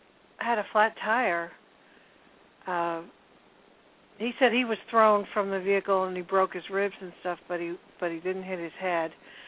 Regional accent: Queens, New York, United States; born there; Well, I was born in the St. Albans Naval Hospital, which is in, believe it or not, New York City, out on the in Queens

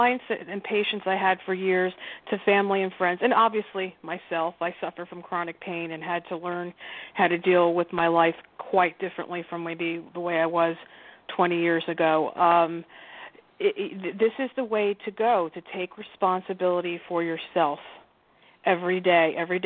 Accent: Newark, New Jersey, United States; I'm originally from North Newark, New Jersey, and that's a real old term that Italians use. I'm an American Italian.

